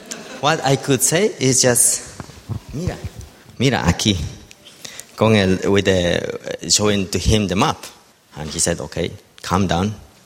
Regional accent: Ecuador; English is a second language; moved away as an adult; now in London, United Kingdom; At that time, I was only 2 weeks since I came from Ecuador, and I was staying with my brother-in-law

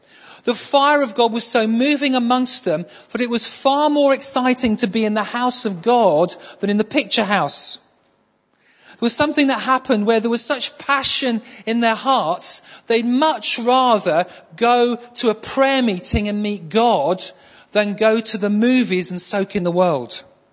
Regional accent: Manchester, North West England, United Kingdom; When I became a Christian, late 70s, I grew up in Manchester. So I went to home in Manchester and found a Pentecostal church there.

